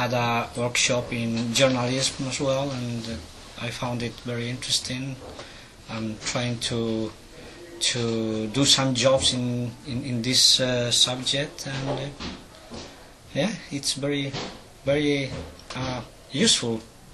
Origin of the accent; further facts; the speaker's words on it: Bolivia; moved away as an adult; I come from Bolivia, South mm-hmm. America.